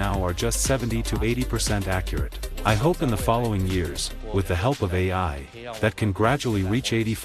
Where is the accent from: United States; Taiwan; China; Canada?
China; Shanghai; English is a second language; It's been 20 years. I can finally race in my hometown to hit new limit of the car and myself.